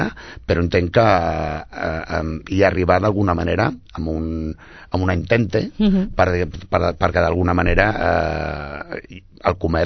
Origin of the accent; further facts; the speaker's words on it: Catalonia, Spain; jo soc català i estic parlant català perfectament ara.